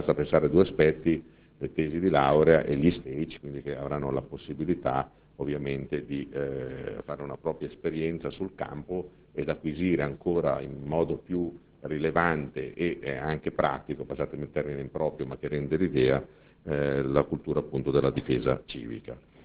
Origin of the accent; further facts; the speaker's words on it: Piedmont, Italy; d'altronde siamo piemontesi